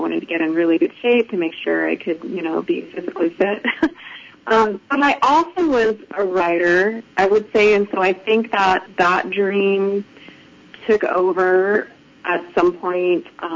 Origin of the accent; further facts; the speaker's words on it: Salt Lake City, Utah, United States; I'm from Salt Lake City, Utah. and I love the mountains there.